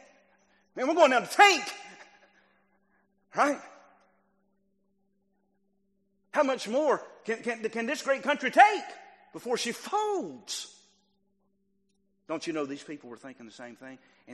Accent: United States; My children are not growing up in the America that I grew up in.

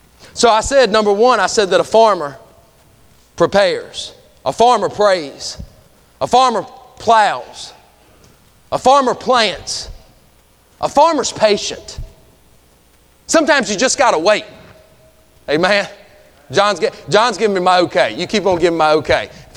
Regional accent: United States; I'm from Greene County, okay? I know how things get out in Greene County.

